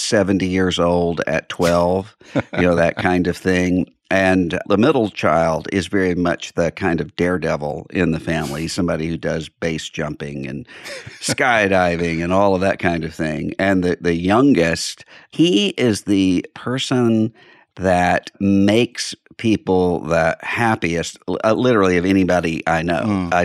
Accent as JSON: {"language": "English", "town": "Biloxi", "region": "Mississippi", "country": "United States", "tie": "born or raised there", "lives_now": "Nashville, United States", "said": "I'm from Biloxi, Mississippi, which is on the Mississippi Gulf Coast, right out from New Orleans. Mm. That's where I grew up. And we live now in Nashville, Tennessee."}